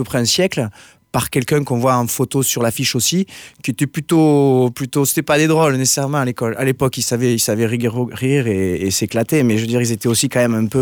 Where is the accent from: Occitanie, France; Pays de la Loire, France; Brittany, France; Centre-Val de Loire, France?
Occitanie, France; Figeac; Je suis né à Figeac, ma famille maternelle et de Villeneuve, de Bilonobre, et l'Occitan, tout ça, enfin bon, c'est ma culture d'origine